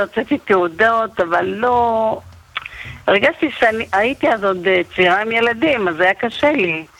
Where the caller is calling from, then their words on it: Bnei Brak, Tel Aviv District, Israel; אני מבני ברק.